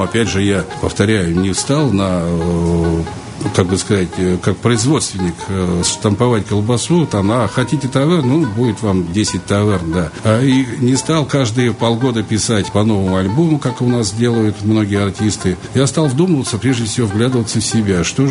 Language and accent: Russian; Vologda, Vologda Oblast, Russia; я родился в Читинской области, там же учился, в Вологде я, значит, вырос.